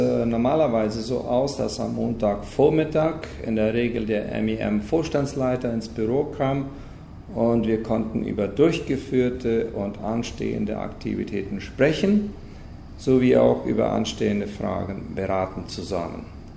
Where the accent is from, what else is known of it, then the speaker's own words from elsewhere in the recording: Boquerón, Paraguay; Ich komme aus der Kolonie Merno. Bin geboren in einer Missionarsfamilie auf der Missionsstation Neuer Wieder.